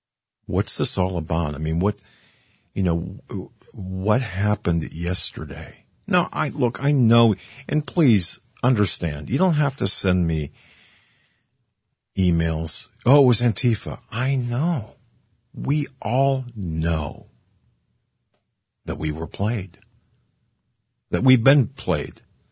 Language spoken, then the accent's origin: English; Pennsylvania, United States; For example, Pennsylvania, my home state